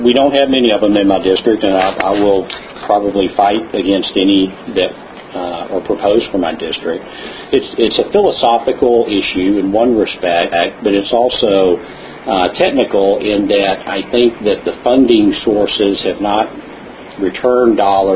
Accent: Kingwood, Texas, United States; So a lot of people will look at me and think that since I'm a Republican, I'm conservative, I'm from Kingwood, Clear Lake, that I'm going to automatically vote no.

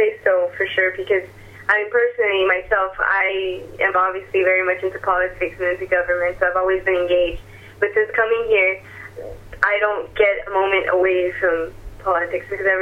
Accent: Florida, United States; I'm not even originally from Texas. I'm from Florida, but I came over for the summer to help with Battleground.

